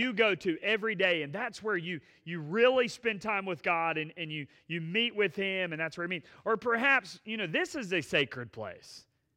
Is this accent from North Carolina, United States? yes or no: yes; Asheboro, North Carolina, United States; I grew up in Ashboro, so it's not far from here.